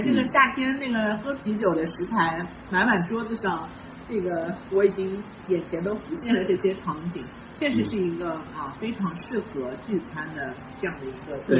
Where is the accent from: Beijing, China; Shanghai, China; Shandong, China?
Shanghai, China; also born or lived in Jiangsu; 因为我是虽然是长在上海，但是我是江苏人